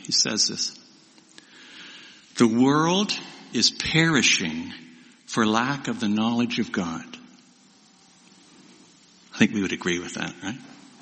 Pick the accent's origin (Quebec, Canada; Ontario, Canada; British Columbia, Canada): Ontario, Canada; Kid growing up in Ontario where there are more lakes than there are cars.